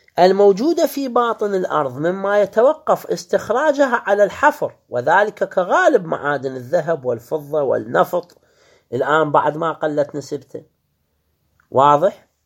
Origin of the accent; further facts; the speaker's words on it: Iraq; يسموها عندنا بالعراق الحماد